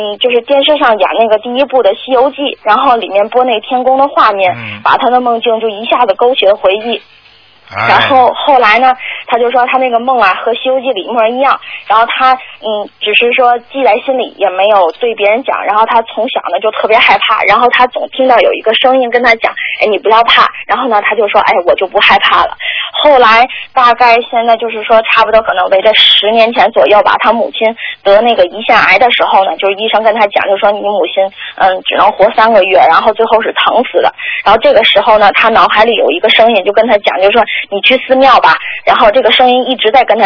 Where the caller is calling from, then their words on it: Melbourne, Victoria, Australia; 我是来自墨尔本的一位同修